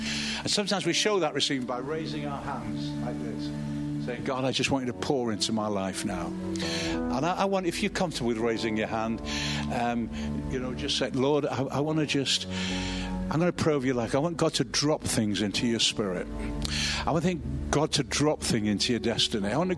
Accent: England, United Kingdom; Because we're English, aren't we?

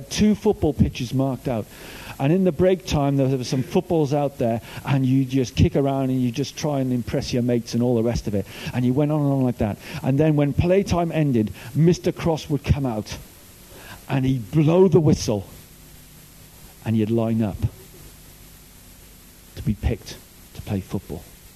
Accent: Cardiff, Wales, United Kingdom; now in Brighton, United Kingdom; I'm from Cardiff. I now live in Brighton. I now work at the Fountain Youth Centre in Brighton, where I'm the youth minister. I grew up in Cardiff, and my primary school was called Reader Penai Junior School.

